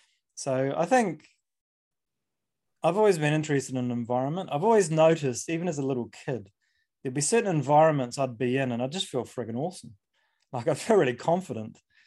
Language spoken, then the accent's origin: English; New Zealand; And I grew up in New Zealand, and my first memories of football were twofold.